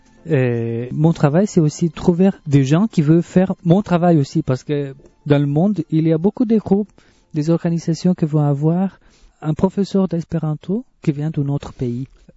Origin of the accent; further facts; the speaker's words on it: Argentina; born there; French is a second language; moved away; Moi, je peux pas dire aussi que moi, je viens de l'Amérique latine. Bon, c'est sûr que moi, je suis né là-bas